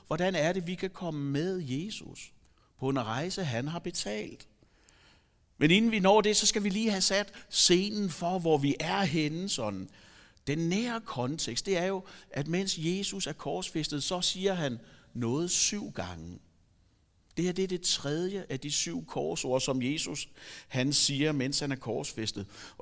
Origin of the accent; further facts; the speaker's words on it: Zealand, Denmark; jeg kommer fra Falster oprindeligt.